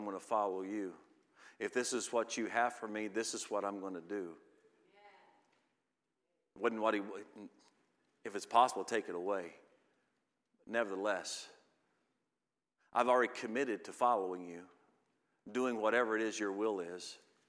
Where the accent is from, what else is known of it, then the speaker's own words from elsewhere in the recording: Indiana, United States; Lord's kept me in my home state, both me and my wife in our home state, our whole lives.